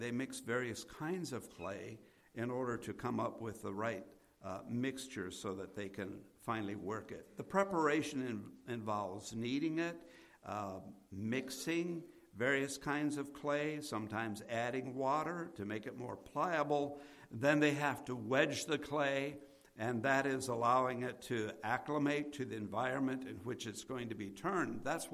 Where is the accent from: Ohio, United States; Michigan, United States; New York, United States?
Ohio, United States; Sugar Creek; I grew up in Sugar Creek, Ohio. Sugar Creek, Ohio has a lot of clay.